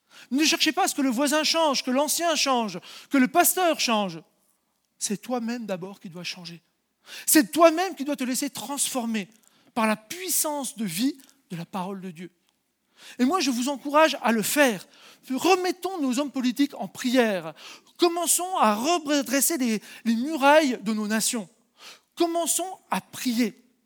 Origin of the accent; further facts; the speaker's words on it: France; Alors nous, on est français.